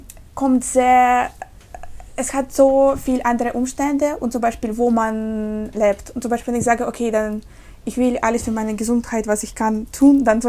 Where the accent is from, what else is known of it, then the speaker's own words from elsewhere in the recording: Siberia, Russia; German is a second language; ich komme aus Russland und meine Familie kommt aus Sibirien.